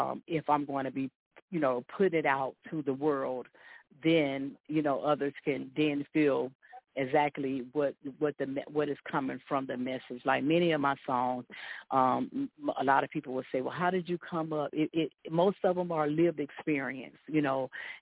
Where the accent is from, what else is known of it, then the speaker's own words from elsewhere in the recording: Atlanta, Georgia, United States; now in Cincinnati, United States; Yes, we're from Cincinnati, Ohio. I am originally from Atlanta, Georgia.